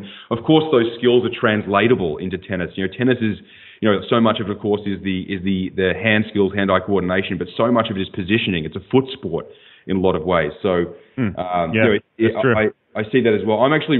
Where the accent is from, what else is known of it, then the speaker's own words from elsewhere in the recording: Melbourne, Victoria, Australia; moved away as an adult; now in United States; I grew up in Australia, in Wheelers Hill in Melbourne, Victoria, with my brother, obviously. And when we were 18, we both came to the United States to play tennis.